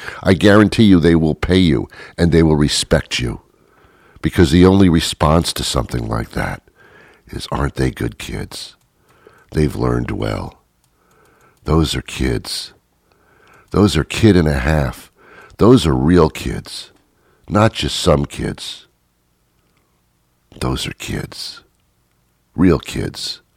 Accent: Teaneck, New Jersey, United States; I was brought up in Teaneck, New Jersey.

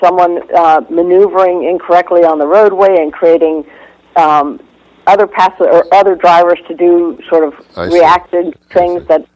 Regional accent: Atlanta, Georgia, United States; Number one is in my hometown of Atlanta.

